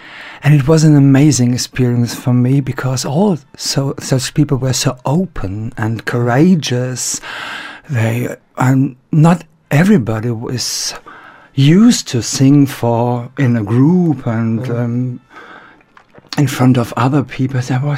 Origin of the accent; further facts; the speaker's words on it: North Rhine-Westphalia, Germany; I come from Germany, from near Cologne